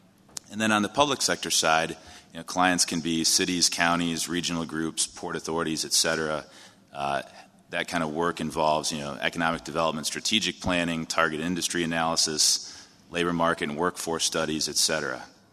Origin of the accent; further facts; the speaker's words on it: Vermilion, Ohio, United States; based on the west side of Cleveland in my hometown of Vermilion.